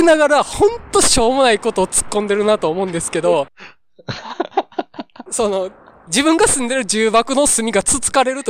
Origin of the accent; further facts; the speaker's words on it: Hyogo, Japan; 淡路島出身なんですけど、はい、まあ、淡路島は瀬戸内海最大の島なわけなんですけどね、